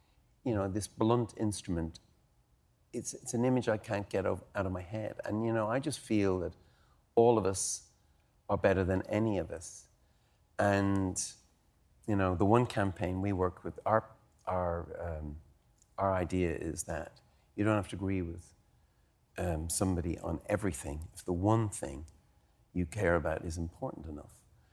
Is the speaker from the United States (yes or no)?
no; Ireland; Because, you know, we're Irish people, you can guilt us into with other people.